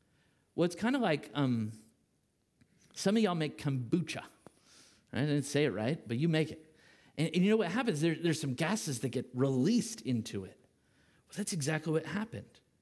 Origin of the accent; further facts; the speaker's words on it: California, United States; I'm from California, so I'll tell you how it's made.